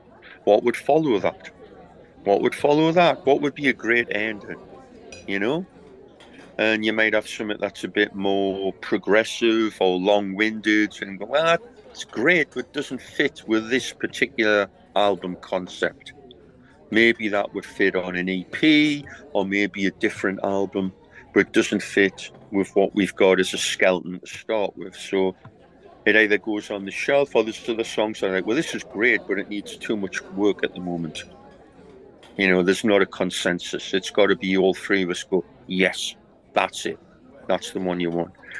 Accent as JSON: {"language": "English", "town": "Newcastle", "region": "North East England", "country": "United Kingdom", "said": "I'm from Newcastle, so it's got to be Newcastle United, and they're doing pretty damn well at the moment."}